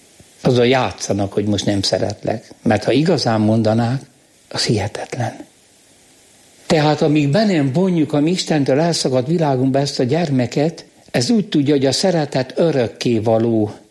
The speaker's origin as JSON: {"language": "Hungarian", "country": "Hungary", "said": "én magyar vagyok. Magyar!"}